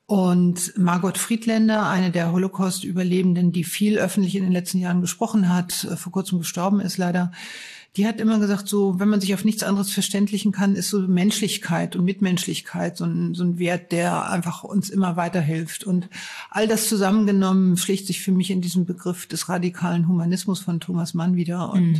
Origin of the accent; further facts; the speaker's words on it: Neustadt in Holstein, Schleswig-Holstein, Germany; Also zum einen komme ich aus Neustadt in Holstein, das ist nicht weit von Lübeck